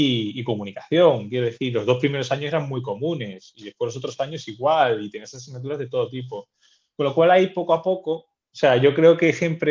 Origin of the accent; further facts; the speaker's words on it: Seville, Andalusia, Spain; Y yo soy de Sevilla y sí que es verdad que.